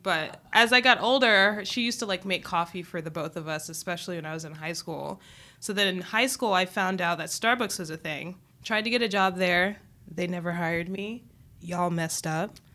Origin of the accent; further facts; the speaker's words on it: Washington, District of Columbia, United States; also born or lived in Northern Virginia; now in Phoenix, United States; I grew up in D.C., in the D.C. area.